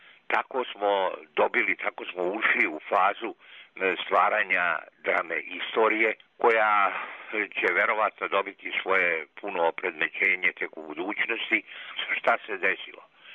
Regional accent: Banja Luka, Republika Srpska, Bosnia & Herzegovina; I normalno da sam prihvatio ponudu da se u Banja Luci pojave, pogotovo da se pojave u mom rodnom gradu.

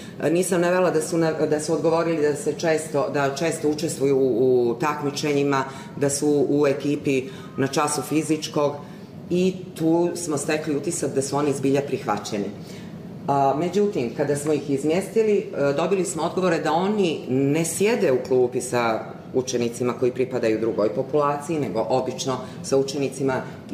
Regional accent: Berane, Berane Municipality, Montenegro; učiteljica, dolazim iz Berana, iz Crne Gore

